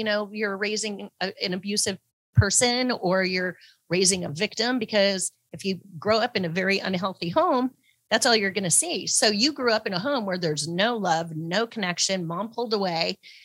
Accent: Dana Point, California, United States; I grew up here in Dana Point

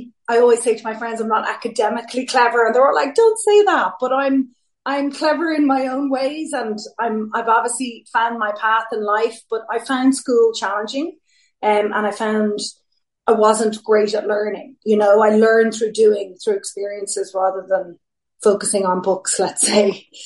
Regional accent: Greystones, Leinster, Ireland; I probably would start by saying I grew up in Greystones, born in the 70s and reared in the 80s. And it was a very different place to the one it is now, much quieter.

